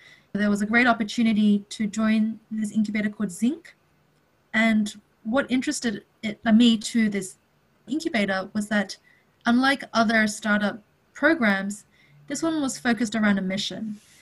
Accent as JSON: {"language": "English", "country": "Australia", "tie": "born or raised there", "said": "So I was born in Australia, but I was very lucky to grow up around great Chinese influences. We have a lot of extended family here too."}